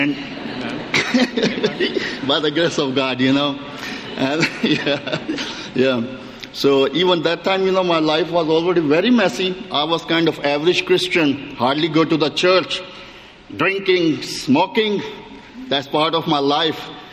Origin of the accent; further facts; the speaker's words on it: Pakistan; my wife, Fina, kids, Ethan, and Alithia, and we are also from Pakistan.